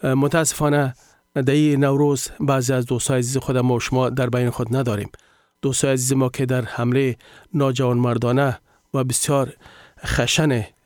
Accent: Afghanistan; همه ما افغان هستیم،

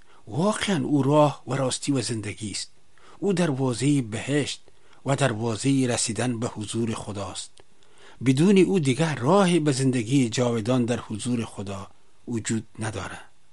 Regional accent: Kabul, Afghanistan; که 40 سال پیش در شهر کونی کابل به دنیا آمدیم. تحصیلات ابتدایی و عالی خود در شهر کابل به پایان رساندم

